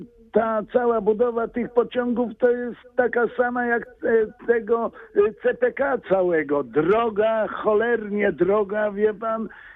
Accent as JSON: {"language": "Polish", "town": "Poznań", "region": "Greater Poland Voivodeship", "country": "Poland", "said": "No jestem poznaniakiem."}